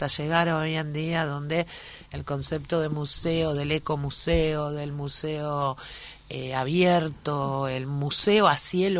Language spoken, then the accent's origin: Spanish; Buenos Aires, Argentina; born there; Yo nací en La Ribera, como dice el tango, vivo en el barrio de La Boca. Mirá, y trabajo en el barrio de La Boca.